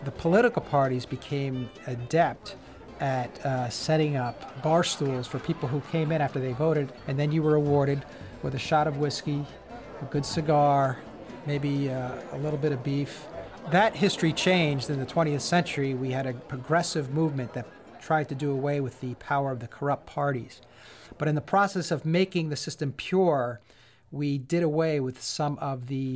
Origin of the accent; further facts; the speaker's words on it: Amherst, Massachusetts, United States; At local elections, right here in my hometown of Amherst, college town, high education, we had 6% turnout in that local election.